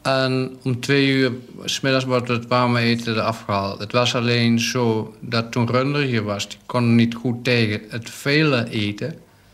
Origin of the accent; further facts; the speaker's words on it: Netherlands; zoals bij ons in Holland, blikjes gaan kopen